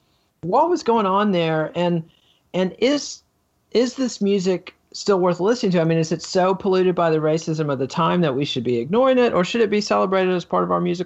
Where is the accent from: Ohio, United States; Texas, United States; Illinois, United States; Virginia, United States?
Texas, United States; I'm a Texan myself and know this absolutely true.